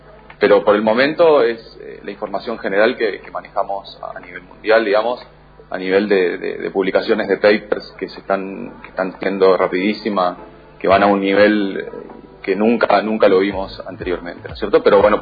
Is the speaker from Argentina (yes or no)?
yes; Misiones, Argentina; somos licenciados en genética, de Misiones, y, o sea, nos criamos en Misiones, estudiamos y salimos a investigar en otros lados.